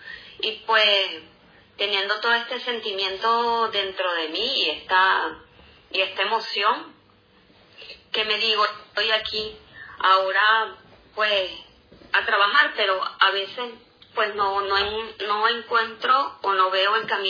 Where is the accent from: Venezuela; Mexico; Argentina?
Venezuela; also born or lived in France; now in Lanzarote, Spain; yo vivía en Francia y pues, bueno, vengo de Venezuela, paso a Francia y ahora estoy aquí en Lanzarote.